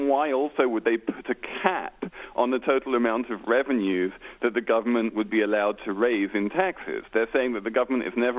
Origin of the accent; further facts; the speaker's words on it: United Kingdom; And all you need to do is look at my home country of the UK, which eliminated mortgage interest tax deductions about 10 years ago